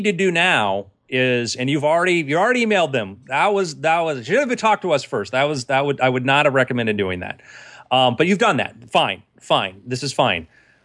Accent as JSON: {"language": "English", "town": "Fort Lauderdale", "region": "Florida", "country": "United States", "tie": "born or raised there", "said": "David Copperfield was shooting a TV special in my hometown in Fort Lauderdale."}